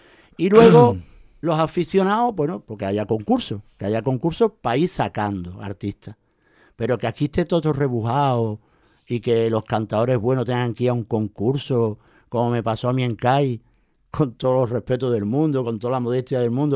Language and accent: Spanish; El Puerto de Santa María, Andalusia, Spain; Yo soy andaluz, ¿no? Y soy del puerto.